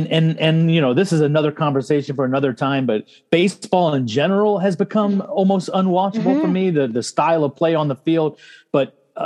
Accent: Georgia, United States; Yeah, I mean, I grew up in Georgia.

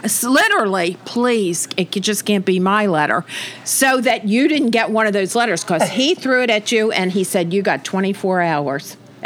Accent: Baltimore, Maryland, United States; I was born in Baltimore, and I grew up in Baltimore. I went to school in Baltimore.

